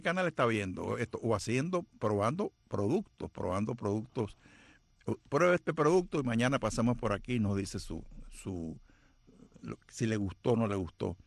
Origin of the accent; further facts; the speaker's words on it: La Ceiba, Atlántida, Honduras; born there; yo nací en Honduras, en la ciudad de La Ceiba. De padre cubano. Mi papá trabajaba para la United Fruit. Él se casó pues con mi mamá, que era hondureña.